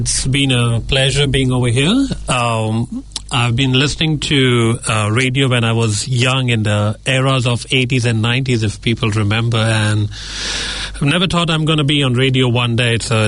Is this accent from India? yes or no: yes; Mumbai, Maharashtra, India; So I'm from Mumbai and my heritage goes back to being a Gujarati. So that's my dual heritage from Maharashtra and Gujarat.